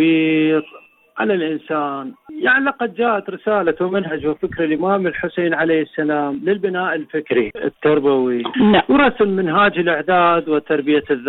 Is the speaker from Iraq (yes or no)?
yes; Iraq; now in Lebanon; كنت متمسك بحب أهل البيت سلام الله عليهم، إلى أن طلعت من العراق إلى لبنان